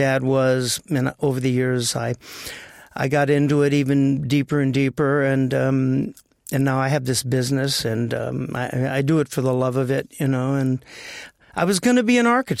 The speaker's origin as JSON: {"language": "English", "town": "Los Angeles", "region": "California", "country": "United States", "tie": "born or raised there", "said": "Born and raised in the Valley of L.A., not in a huge religious sense, just celebrating the equinox"}